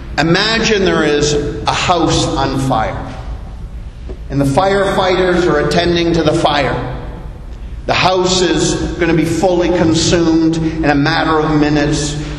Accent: Canada; now in Bahamas; As a Canadian, I was raised to always defer to the other person, to let others go ahead of you, to open doors for others.

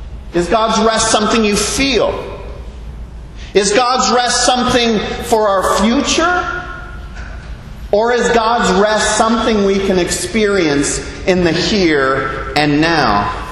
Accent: Canada; now in Bahamas; As a Canadian, I'm telling you, trust me, the slogan is very compelling.

